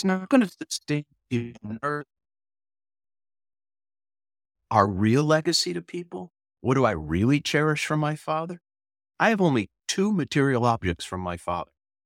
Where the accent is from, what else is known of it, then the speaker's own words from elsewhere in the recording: St. Louis Park, Minnesota, United States; born there; So the fact that I was born in St. Louis Park, Minnesota on June 3rd in 1960, that's a fact.